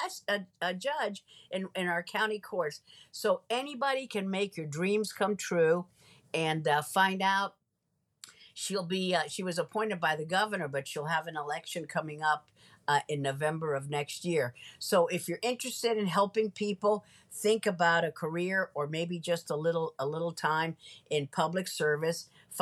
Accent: Miami, Florida, United States; I'm from Miami.

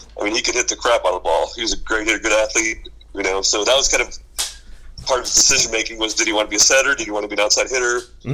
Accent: Racine, Wisconsin, United States; I always had the thought that maybe instead of saying Racine, Wisconsin, that I should say I'm from North Beach, Wisconsin, and make myself sound more California, you know.

